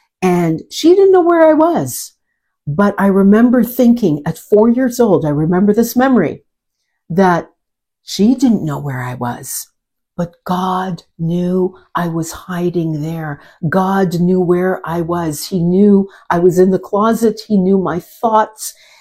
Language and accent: English; Montreal, Quebec, Canada; I was born and raised in Montreal. I have a Slovenian background. I only have one sister. There was just a four of us. And I grew up in a very religious home. My mother, my parents were Catholic